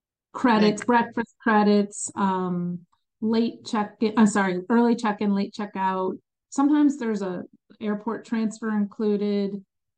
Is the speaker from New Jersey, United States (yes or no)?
yes; New Jersey, United States; also born or lived in Chicago; now in Mooresville, United States; I grew up in New Jersey. I was born in Chicago, but grew up in New Jersey, and was the youngest of 3 kids, and now am a business owner, running a travel agency out of Mooresville, North Carolina.